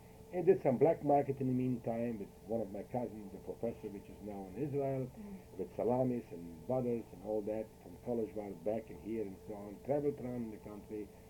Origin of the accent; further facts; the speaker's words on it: Suceava, Suceava County, Romania; I was very, very poor, and I come from Suchava.